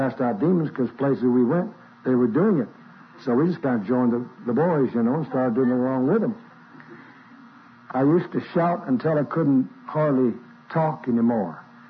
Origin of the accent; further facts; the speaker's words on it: Colorado, United States; born there; I was born in Colorado and we didn't have it there as bad as you had it here